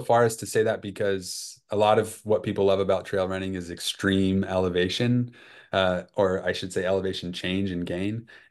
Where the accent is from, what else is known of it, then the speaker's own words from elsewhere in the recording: Rocky Mountains, United States; So I grew up actually mostly in the West, in and around the Rockies.